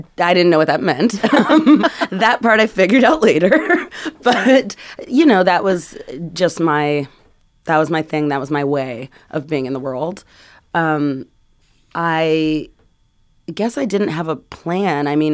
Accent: California, United States; You know, I grew up in California, and we're reading Robert Frost, and I'm like, I've never seen snow.

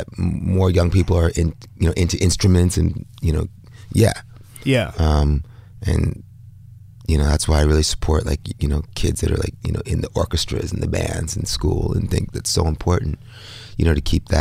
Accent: Brooklyn, New York, United States; we're both from Bed-Stuy, Brooklyn.

